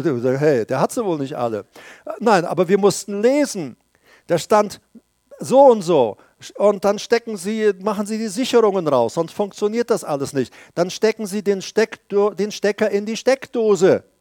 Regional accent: Paraguay; ich komme aus Paraguay, da gab es keine elektrische Waschmaschine damals.

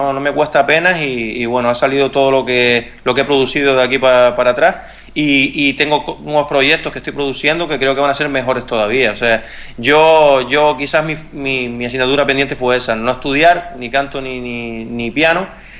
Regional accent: Canary Islands, Spain; tengo algo de raíces cubanas, ¿no? De hecho, hay mucha gente que me ha escuchado y no saben si soy canario o soy latino, y bueno, soy una mezcla.

